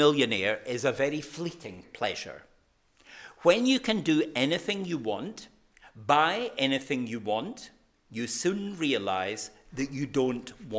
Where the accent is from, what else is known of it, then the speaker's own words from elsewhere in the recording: Glasgow, Scotland, United Kingdom; although I'm a Glaswegian